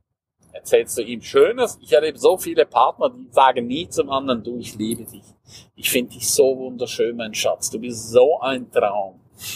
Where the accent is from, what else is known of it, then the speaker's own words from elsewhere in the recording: Graubünden, Switzerland; first language Romansh; German is a second language; Also die Sprachen, die ich im Moment spreche, klar, Schweizerdeutsch, Hochdeutsch, Italienisch, Rätoromanisch, was meine Muttersprache ist, das ist übrigens die vierte Landessprache der Schweiz, Französisch, Englisch, Spanisch.